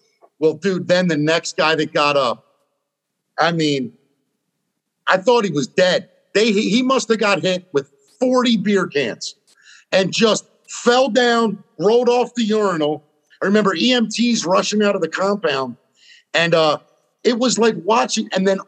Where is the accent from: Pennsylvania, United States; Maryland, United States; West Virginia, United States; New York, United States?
Maryland, United States; Baltimore; I said, I'm actually from Baltimore, man. We have the Preakness.